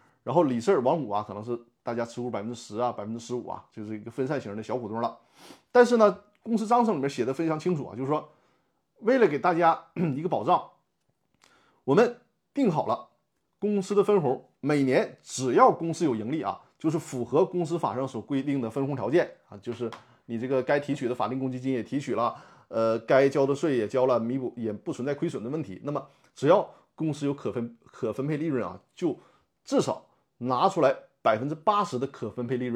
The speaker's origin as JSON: {"language": "Chinese", "region": "Northeast China", "country": "China", "accent": "Northeastern Mandarin", "said": "我用我们东北话讲就是连蒙带骗嘛"}